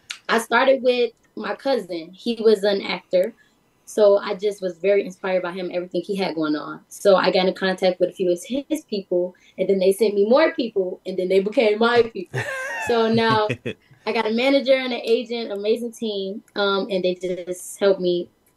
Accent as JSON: {"language": "English", "town": "Chicago", "region": "Illinois", "country": "United States", "tie": "born or raised there", "said": "But growing up in Chicago, I'm African American, I'm a black girl, and so it's a little hard."}